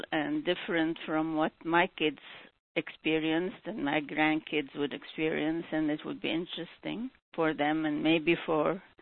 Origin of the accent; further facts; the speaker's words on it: Egypt; now in United States; I wanted to write about growing up in Egypt